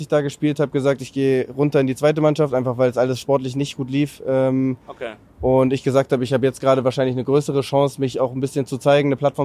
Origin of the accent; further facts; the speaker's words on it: Schleswig-Holstein, Germany; Ich komme aus der Gegend, aus Schleswig-Holstein.